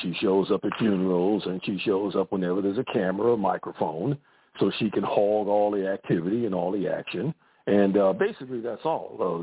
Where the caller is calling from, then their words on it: Houston, Texas, United States; from Houston.